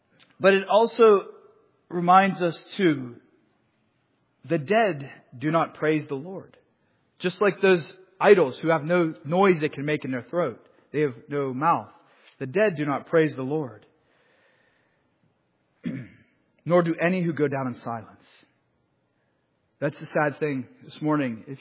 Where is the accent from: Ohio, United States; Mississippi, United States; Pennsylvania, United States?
Pennsylvania, United States; accent: Western Pennsylvania